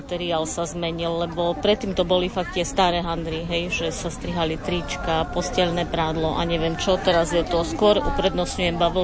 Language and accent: Slovak; Ľutina, Prešov Region, Slovakia; som z Ľutiny.